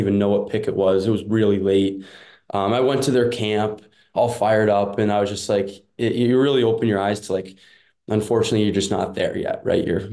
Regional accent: Ontario, Canada; obviously growing up in Ontario

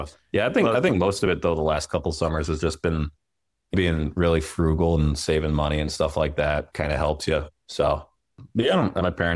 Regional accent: Charlotte, North Carolina, United States; because I was from Charlotte. I was the only hockey player that was currently playing from Charlotte.

